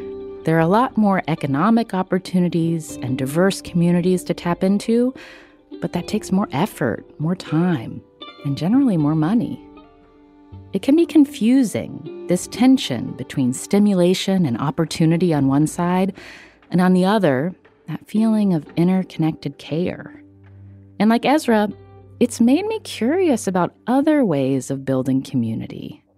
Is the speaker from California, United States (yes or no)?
no; West Virginia, United States; It's been in smaller cities and rural communities, where I grew up in West Virginia